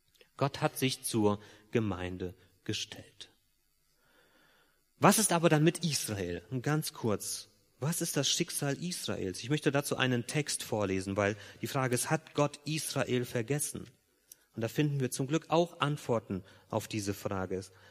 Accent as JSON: {"language": "German", "country": "Germany", "said": "natürlich für uns als Deutsche eine sehr herausfordernde Aussage mit unserer Geschichte"}